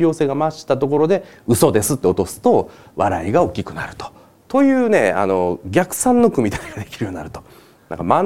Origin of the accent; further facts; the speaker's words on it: Osaka, Japan; でまあ僕大阪で育ってるんで